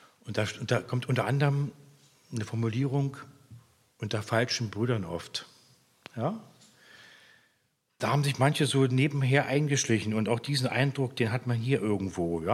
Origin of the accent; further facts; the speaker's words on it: Oranienburg, Brandenburg, Germany; Wenn bei uns in Oranienburg damals, wo ich eigentlich herstamme